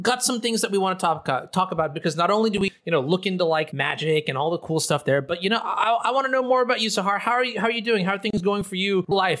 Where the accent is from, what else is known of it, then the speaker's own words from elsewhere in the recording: Texas, United States; I grew up in Texas.